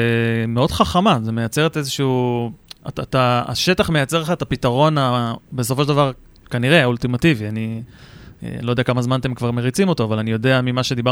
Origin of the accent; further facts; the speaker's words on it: Rishon LeZion, Central District, Israel; אני בתור ילד שגדל בראשון לציון קניתי אצלם גלידה